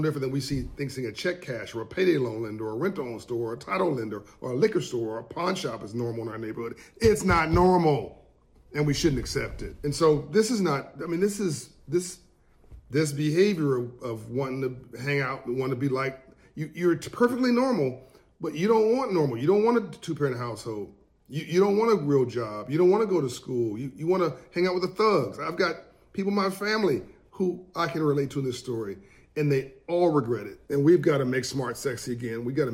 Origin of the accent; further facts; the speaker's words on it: Compton, California, United States; also born or lived in South Central; I grew up in this environment. I grew up in Compton and South Central.